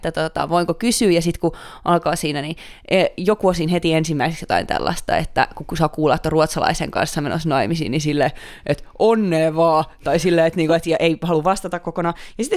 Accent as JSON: {"language": "Finnish", "town": "Pori", "region": "Satakunta", "country": "Finland", "said": "mä tuun itse länsirannikolta, vaikka mä oon Porista enkä Turusta."}